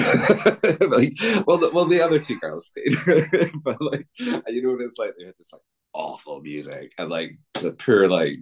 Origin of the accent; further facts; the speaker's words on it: Scotland, United Kingdom; accent: Scottish; as you probably picked up from my accent, Scottish